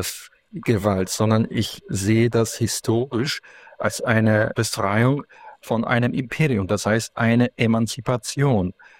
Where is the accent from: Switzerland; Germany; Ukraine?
Ukraine; Ivano-Frankivsk, Ivano-Frankivsk Oblast; Ich war in meiner Heimatstadt Ivano-Frankivsk im alten Stanislaw.